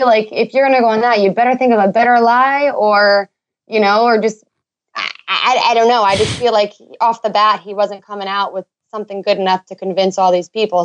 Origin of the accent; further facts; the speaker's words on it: New Jersey, United States; So I'm from Jersey and I hear this Boston